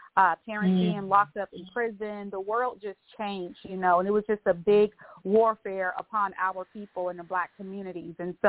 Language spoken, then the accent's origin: English; Fresno, California, United States; But, yes, born and raised in West Fresno. You know, I grew up in the 80s and 90s.